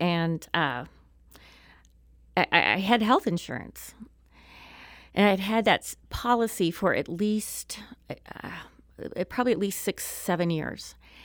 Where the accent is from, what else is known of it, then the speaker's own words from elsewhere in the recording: Springfield, Missouri, United States; also born or lived in Harrison, Arkansas; Well, I was born in Harrison, Arkansas. My mom and my dad divorced when I was like 5 years old, and she remarried, and that moved me to Springfield, Missouri. And I lived there, through high school